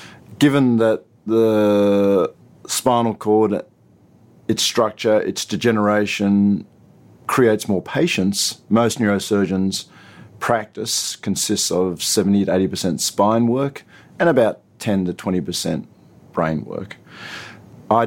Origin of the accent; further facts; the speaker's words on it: Australia; I'm Australian, but of Chinese heritage. I work mostly in Australia